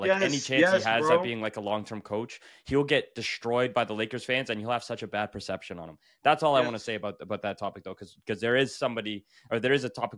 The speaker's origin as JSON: {"language": "English", "country": "Canada", "said": "Because to be fair, I'm Canadian"}